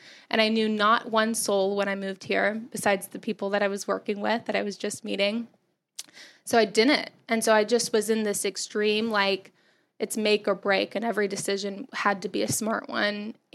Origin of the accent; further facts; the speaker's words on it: Texas, United States; I grew up in Texas.